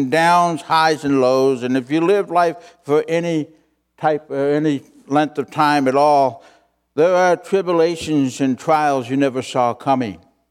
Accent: Canada; And but we had every intention of going back to Canada.

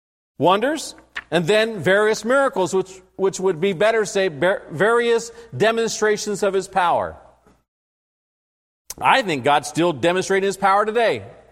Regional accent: California, United States; I'm not taking blame because I'm from California. But we won't talk about my state right now.

